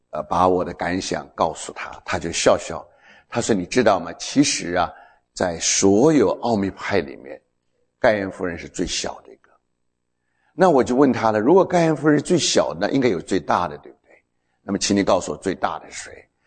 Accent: Taiwan; 因为我们在远东长大的，尤其在台湾长大的

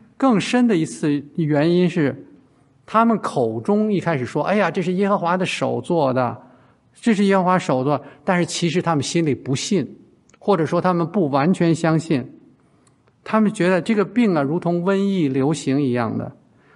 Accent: Beijing, China; 可能跟我们北京人似的，哎，您好，今天怎么样啊？

